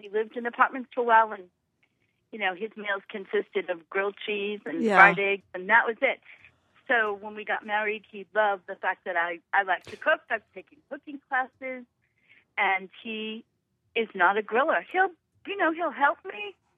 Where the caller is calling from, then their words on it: Arlington, Massachusetts, United States; Arlington.